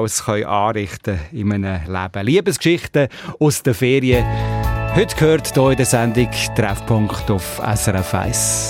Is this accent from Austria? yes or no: no; Switzerland; So sind wir Schweizer ja dort.